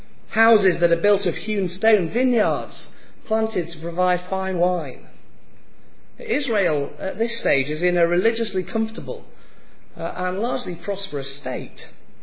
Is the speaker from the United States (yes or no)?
no; Scotland, United Kingdom; as a Scotsman